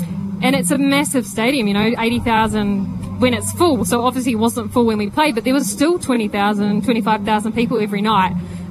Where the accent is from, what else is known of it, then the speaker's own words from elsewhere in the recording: New Zealand; moved away as an adult; now in Australia; I grew up in New Zealand, but I moved to Australia when I was 21. So I feel like I did a lot of my growing up here. All my 20s I spent here.